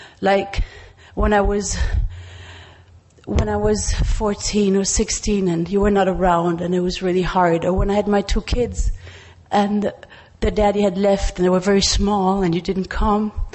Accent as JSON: {"language": "English", "region": "Berlin", "country": "Germany", "second_language": "English", "said": "I'm an alcoholic. I'm from Berlin, Germany."}